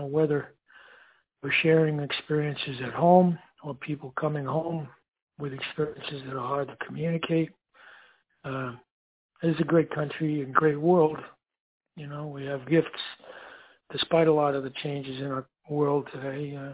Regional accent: United States; as an American and in different parts of the world

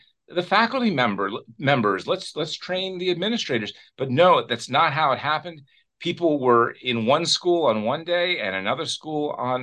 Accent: Maryland, United States; And I grew up in Prince George's County, and I actually attended Crestview Elementary School.

